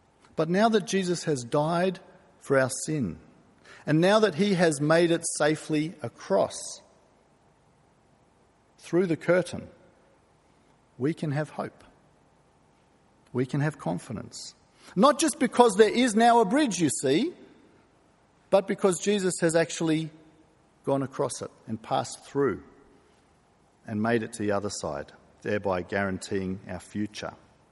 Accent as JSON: {"language": "English", "country": "Hong Kong", "tie": "born or raised there", "said": "I grew up in Hong Kong, and one of my favourite memories as a child was playing trump cards."}